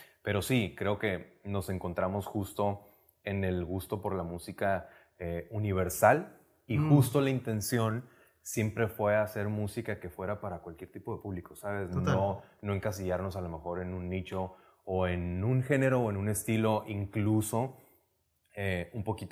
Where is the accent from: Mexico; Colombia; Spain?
Mexico; Mexicali, Baja California; creciendo en Mexicali y en el norte de México